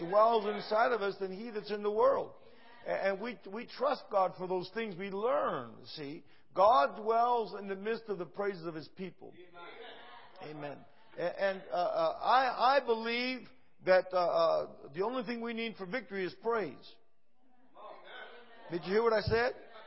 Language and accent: English; Lorain, Ohio, United States; Now, I grew up here in Ohio, just a little town over here called Lorain, Ohio. I guess it's about 90 miles from here. I don't know. And I was born and raised, and my parents are from the island of Puerto Rico.